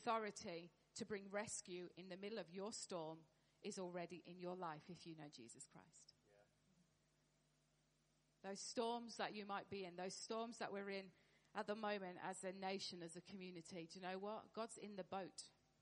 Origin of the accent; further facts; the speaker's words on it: United Kingdom; And being British, sometimes hard.